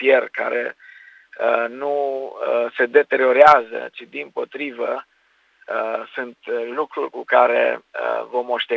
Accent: Romania; born there; Tată Ceresc, ne închinăm înaintea Ta în numele Domnului Iisus Hristos și îți mulțumim că ne-am născut în România și îți mulțumim pentru țara noastră

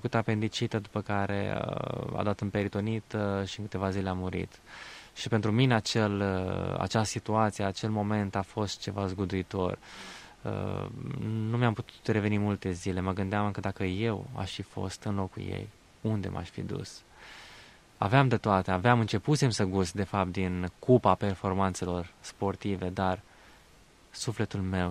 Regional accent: Ploiești, Prahova, Romania; Da, eu sunt din Ploiești, am început cariera de fotbalist

